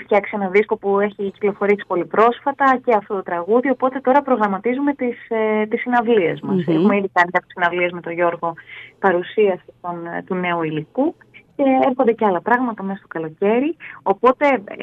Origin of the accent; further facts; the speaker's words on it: Crete, Greece; Είμαστε από την Κρήτη